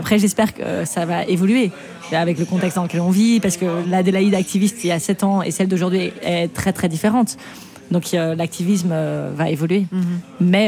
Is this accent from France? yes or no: no; Belgium; Et moi, je suis belge.